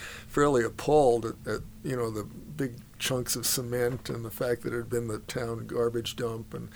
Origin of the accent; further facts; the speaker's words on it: East Coast, Canada; I'd done my residency there, and I came originally from the East Coast.